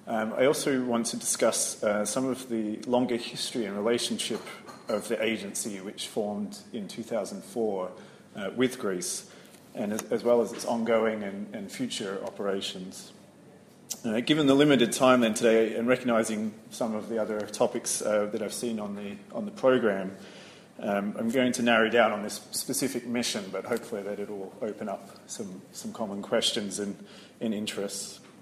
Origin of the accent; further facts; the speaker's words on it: Australia; also born or lived in United States; now in United Kingdom; I'm originally from Australia, but have been living in the US, working on the US-Mexico border for quite a number of years. And more recently, I've come to the UK